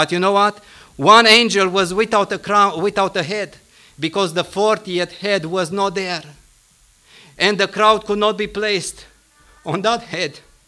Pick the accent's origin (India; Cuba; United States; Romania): Romania; I'm coming from Romania, where people had to pay with their jobs, had to pay with their houses and their families for believing in Jesus.